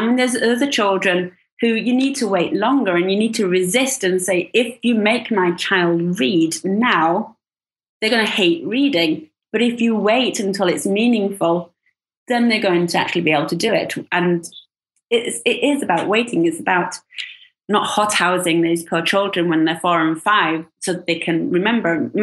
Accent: United Kingdom; now in Sweden; I, as a British person who now lives in Sweden, it was kind of terrifying to think that my children would not start school until they were 7.

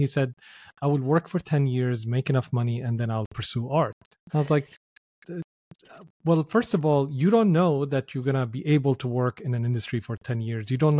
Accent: Damascus, Damascus Governorate, Syria; I was lucky because I grew up in Syria. So growing up in Syria, Damascus, Syria, the oldest capital in the world

